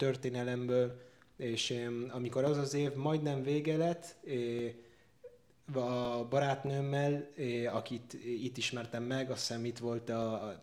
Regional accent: Argentina; Hungarian is a second language; also born or lived in United States; now in Budapest, Hungary; éves vagyok, mindjárt leszek 22, egy hét múlva. Egész életemet Argentinába éltem, de Amerikába születtem, és most három éve majdnem vagyok itt Magyarországon, Budapesten.

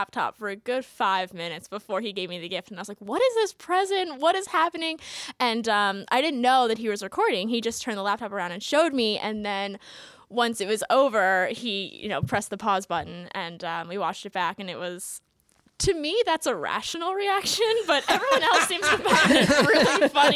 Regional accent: New York, United States; now in Scranton, United States; I'm from Long Island originally. So my

